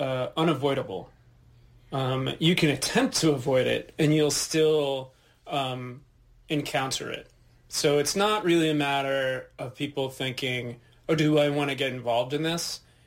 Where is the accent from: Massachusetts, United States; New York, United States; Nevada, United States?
New York, United States; New York City; now in Minneapolis, United States; my wife grew up in Minneapolis, not far from where we live. I'm from New York City originally.